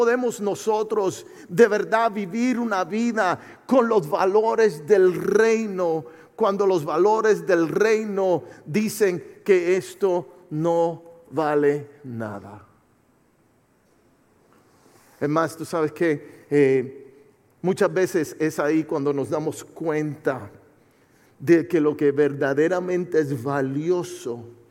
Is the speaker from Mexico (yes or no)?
no; Puerto Rico; Tú sabes que yo soy de Puerto Rico, si no lo sabía, soy natal de Puerto Rico. Y desde niño, como buen hispano